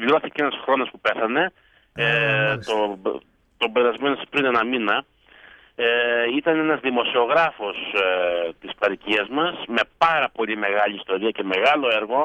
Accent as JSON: {"language": "Greek", "town": "Montreal", "region": "Quebec", "country": "Canada", "tie": "born or raised there", "said": "εγώ είμαι γεννημένος και μεγαλωμένος στο Μόντρεαλ του Καναδά εδώ."}